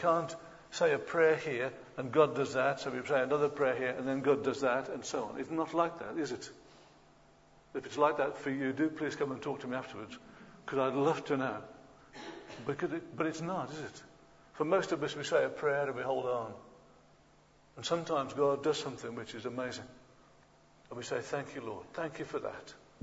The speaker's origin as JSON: {"language": "English", "region": "Midlands", "country": "United Kingdom", "said": "I'm from the Midlands. You may not be able to tell, but I am. Some people thought it was South Africa, but it's not."}